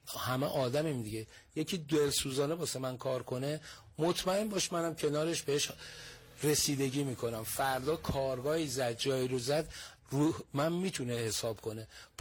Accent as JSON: {"language": "Persian", "town": "Tehran", "region": "Tehran Province", "country": "Iran", "tie": "born or raised there", "said": "تهران بزرگ شدم، بچه نازی آبادم. من مدرسه رازی درس میخوندم، نازی آباد."}